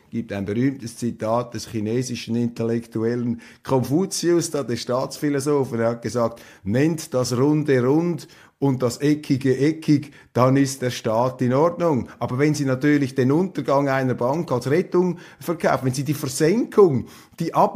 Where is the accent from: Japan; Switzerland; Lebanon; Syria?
Switzerland; die wir tolerieren oder sogar noch aktiv befördern als Schweizer, wenn unsere Politiker das Schweizer Tafelsilber ins Ausland verscherbeln